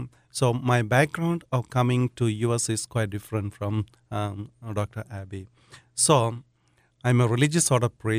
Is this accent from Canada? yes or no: no; India; And for me, I think growing up in India, as Abby said, it is a blessing to move around in India.